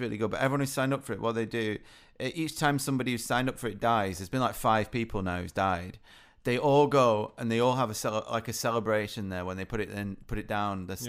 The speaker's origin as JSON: {"language": "English", "country": "United Kingdom", "said": "The pub's the best thing about being British."}